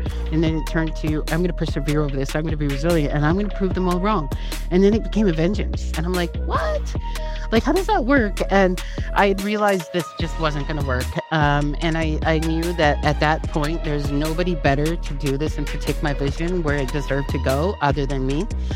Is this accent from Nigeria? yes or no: no; Regina, Saskatchewan, Canada; also born or lived in Montreal; now in Calgary, Canada; I moved to Calgary from Montreal, originally from Regina, Saskatchewan.